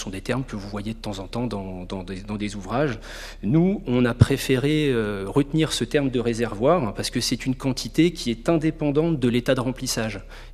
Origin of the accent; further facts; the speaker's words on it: Grand Est, France; Moi, je viens du Grand Est.